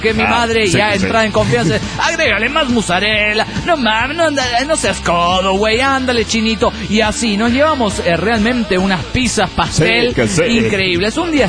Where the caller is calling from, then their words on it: Mexico City, Mexico; … desde el DF mexicano.